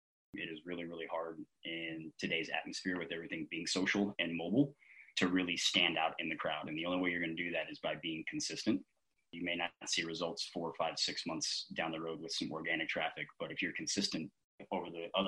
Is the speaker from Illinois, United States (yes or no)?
no; Ohio, United States; So we're obviously in Fort Mitchell, Kentucky, and I'm actually from the Cincinnati-Dayton area.